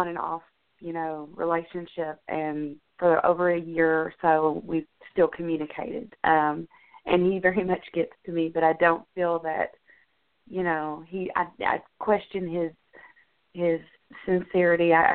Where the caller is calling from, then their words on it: Kentucky, United States; I'm from Kentucky.